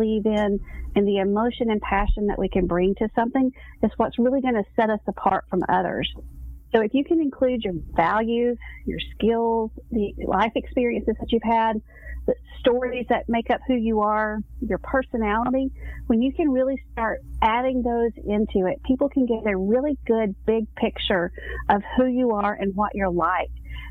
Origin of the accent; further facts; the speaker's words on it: the South, United States; especially me, I was raised in the South and, you know, always grew up with a mom that's like, don't talk about yourself.